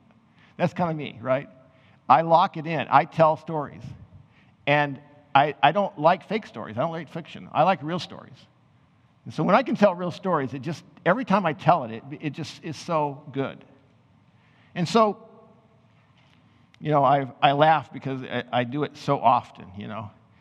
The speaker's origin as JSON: {"language": "English", "region": "Missouri", "country": "United States", "said": "because I guess I'm from Missouri, the show me state"}